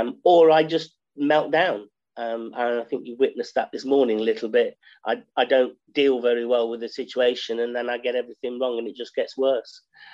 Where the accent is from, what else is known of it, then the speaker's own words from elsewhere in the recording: East Midlands, United Kingdom; I'm from Nottinghamshire.